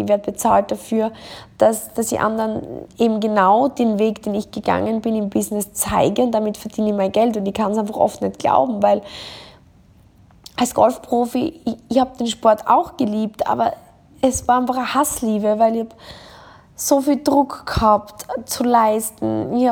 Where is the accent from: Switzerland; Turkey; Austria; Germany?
Austria; now in Dubai, United Arab Emirates; das kleine Dorf in Österreich, wo ich herkomme, und ich sage dann ganz kurz so, ich bin eigentlich eine Landbaumeranze, und jetzt sitze ich hier in meinem Penthouse in Dubai